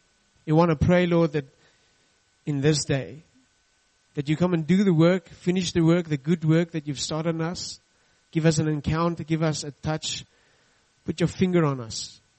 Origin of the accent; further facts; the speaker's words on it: Potchefstroom, North West, South Africa; first language Afrikaans; English is a second language; And we come from Potchefstroom, and it doesn't matter how we try to color that in, we try to say Potchefstroom on all of that, but it's really Potchefstroom, you know. And so we are very Afrikaans, and we try and adapt to the English.